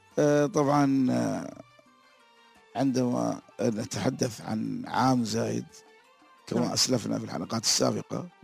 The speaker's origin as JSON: {"language": "Arabic", "region": "Abu Dhabi", "country": "United Arab Emirates", "said": "دي فين؟ أقول من أبو دبي."}